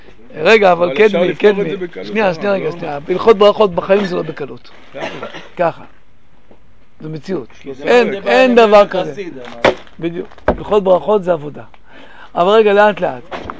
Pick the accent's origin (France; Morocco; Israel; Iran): Morocco; אני מרוקאי.